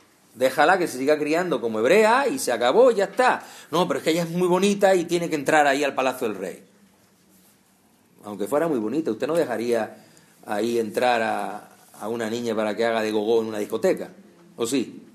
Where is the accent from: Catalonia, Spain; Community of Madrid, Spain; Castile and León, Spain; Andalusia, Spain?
Catalonia, Spain; Barcelona; No, no, yo soy catalán porque yo vivo aquí, yo nací aquí.